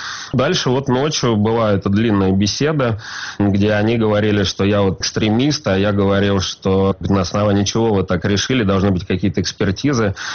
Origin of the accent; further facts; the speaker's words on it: Moscow, Russia; я москвич, в Москве зарегистрирован